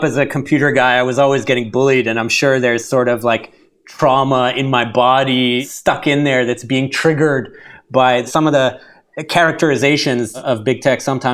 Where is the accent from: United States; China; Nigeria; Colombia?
United States; California; growing up in Silicon Valley, I was very much, you know, Silicon Valley is near Berkeley.